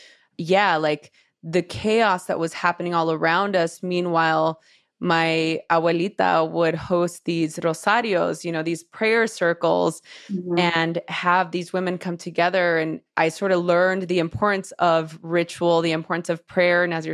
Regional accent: Los Angeles, California, United States; growing up in East LA during the LA riots in this very much immigrant family neighborhood hub in East

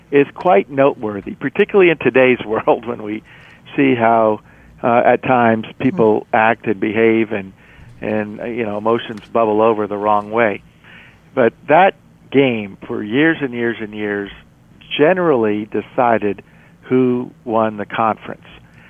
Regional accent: Florida, United States; as I was growing up in South Florida.

